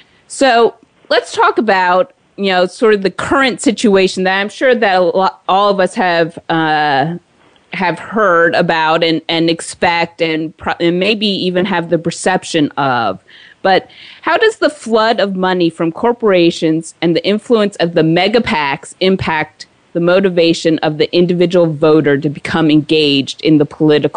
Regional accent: Washington, D.C. area, United States; maybe it's growing up in the Washington, D.C. suburbs and area, that voting is very important

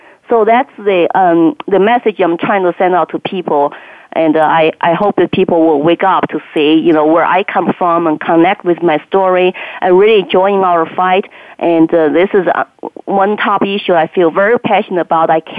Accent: China; now in United States; I think this country has already reminded me the police state I grew up in China

